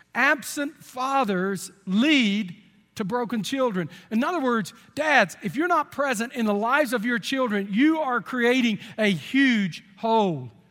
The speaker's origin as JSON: {"language": "English", "region": "Texas", "country": "United States", "said": "I'm from Texas. We do things like that."}